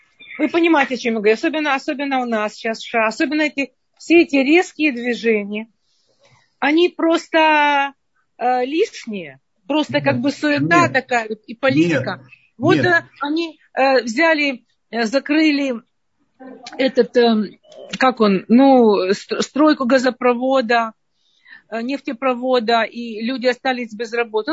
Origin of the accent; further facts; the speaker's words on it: Kyiv, Ukraine; Как Чернобыль, я из Киева, как Чернобыль.